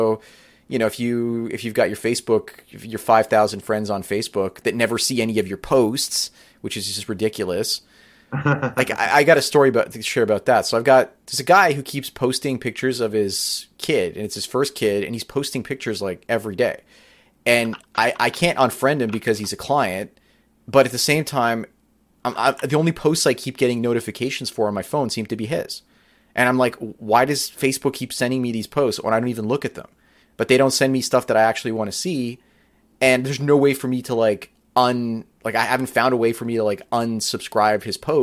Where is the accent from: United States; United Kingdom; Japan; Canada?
Canada; So the fact that I'm Canadian is going to be like, well, sorry, you're not qualified.